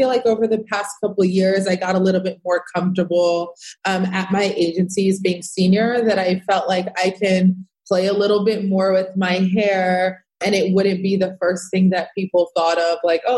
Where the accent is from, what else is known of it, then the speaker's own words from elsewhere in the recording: New York, United States; I grew up in Rockland County. Okay. So next door to Westchester, super suburban.